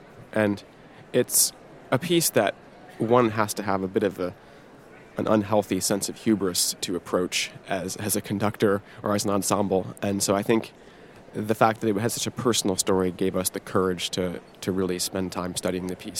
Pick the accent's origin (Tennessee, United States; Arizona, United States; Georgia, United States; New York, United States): Georgia, United States; Atlanta; Well, I grew up in Atlanta, and Robert Shaw was still very active there at that time. I actually went to high school with his youngest son.